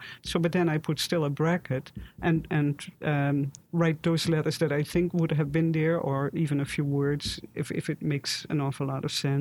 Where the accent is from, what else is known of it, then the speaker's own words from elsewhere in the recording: Netherlands; now in United States; I'm here from the Netherlands, and in the Netherlands I have my friends